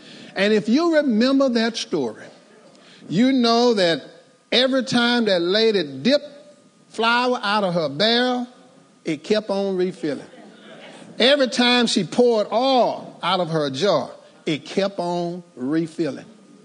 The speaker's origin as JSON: {"language": "English", "region": "Texas", "country": "United States", "tie": "born or raised there", "said": "when I grew up in East Texas, we call it a hoe cake."}